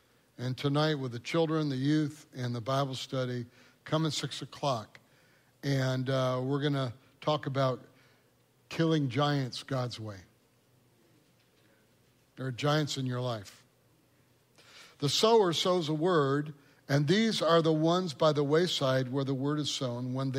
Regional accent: Michigan, United States; I grew up in Michigan, lakes and rivers, and the trees were huge by the rivers.

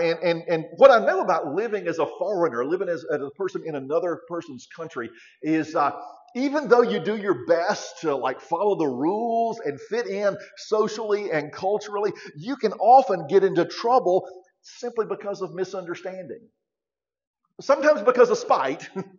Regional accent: Georgia, United States; a girl who had grown up there, in Taylor County, and I grew up in Taylor County

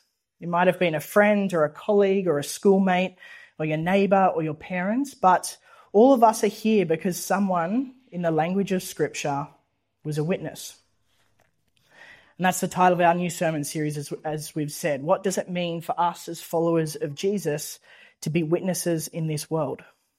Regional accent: Bathurst, New South Wales, Australia; now in Sydney, Australia; I grew up in Bathurst. I live in Sydney. My ancestry is pretty much multi-generational Australians

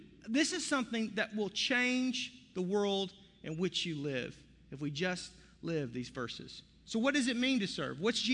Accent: Arkansas, United States; Multiple syllables, and I'm from Arkansas.

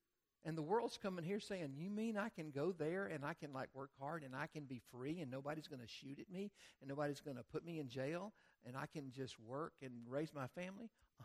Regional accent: United States; Sometimes I want to go around the world and say, I'm an American.

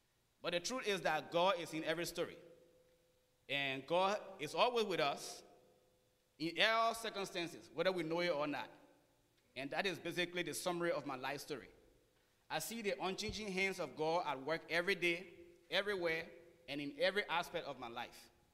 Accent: Liberia; I was born and raised in Liberia, a nation founded in 1822

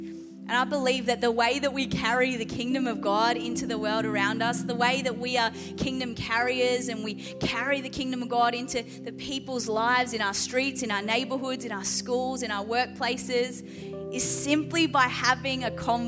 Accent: Geelong, Victoria, Australia; also born or lived in Adelaide; I moved from Adelaide to Geelong. I grew up in Geelong, but moved to Adelaide for 14 years, was pastoring over there, just moved back at the start of last year.

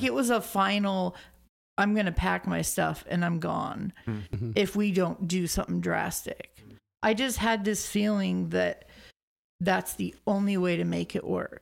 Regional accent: Everett, Washington, United States; So I was born in Everett and then pretty much lived on the east side most of my life.

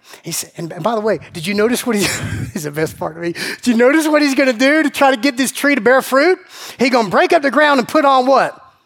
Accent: Macon, Georgia, United States; I grew up in Macon. We don't eat figs. We eat fried okra.

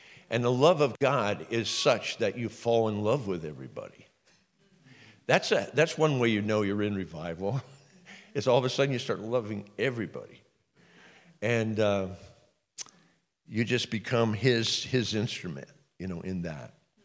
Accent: United States; Like, as an American, I have no clue what that means, you know, because we don't like to tremble at anything.

